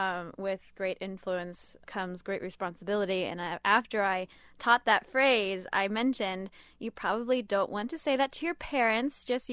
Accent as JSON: {"language": "English", "region": "Ohio", "country": "United States", "said": "I'm from Ohio."}